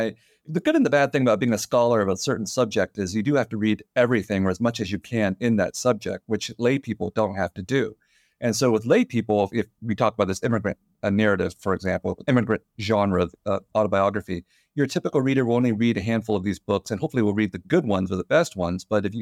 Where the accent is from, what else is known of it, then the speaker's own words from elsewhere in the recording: San Jose, California, United States; And I grew up in California in a city called San Jose that is predominantly white, Asian, and Latino.